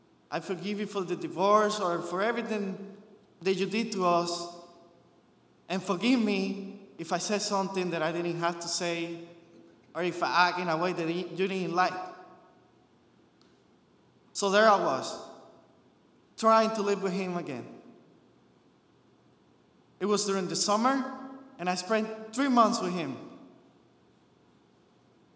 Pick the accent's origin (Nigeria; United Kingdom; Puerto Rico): Puerto Rico; I was born in Puerto Rico and raised in Puerto Rico, I always knew church. I always knew God. I always knew places like these. Always being active in church all my life.